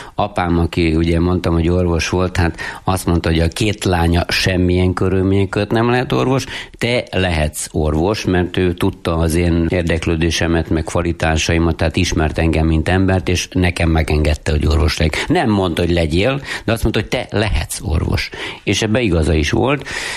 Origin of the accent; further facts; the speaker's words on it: Uzhhorod, Zakarpattia Oblast, Ukraine; abban a kis mikroklímában, amiben én felnőttem, ott nagy szeretet, békesség, egy nagyon jó polgári, társadalmi lét volt annak idején abban a városban, ahol én születtem, Ungváron.